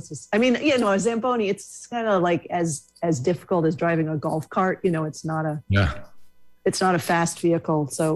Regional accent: Northeast, United States; I'm from the Northeast, I know that.

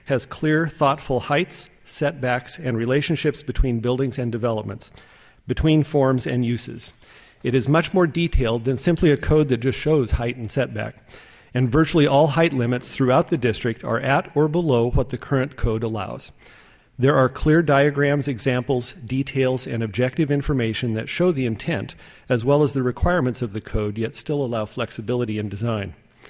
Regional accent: Eugene, Oregon, United States; I grew up in Eugene, as John mentioned. I moved here when I was 7 years old.

